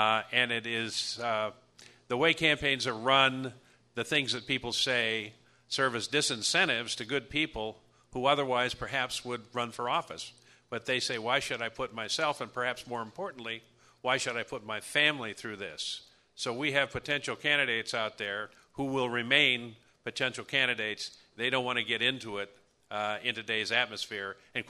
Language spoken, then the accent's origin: English; Battle Creek, Michigan, United States; Detroit, Flint, Saginaw, you name it, my hometown of Battle Creek